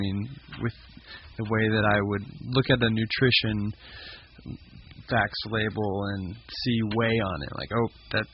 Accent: Lubbock, Texas, United States; I am born and raised in Lubbock, Texas. I graduated from Abilene Christian University in 2021 and have been working here in town since.

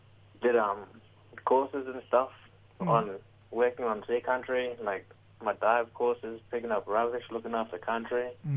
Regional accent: Queensland, Australia; Cold weather down here, you know. I'm from Queensland.

